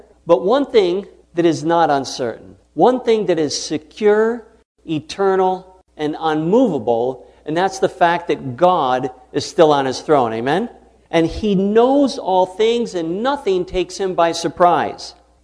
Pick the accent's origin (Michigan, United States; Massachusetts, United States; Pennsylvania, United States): Michigan, United States; I'm here from Michigan with my wife, Melody.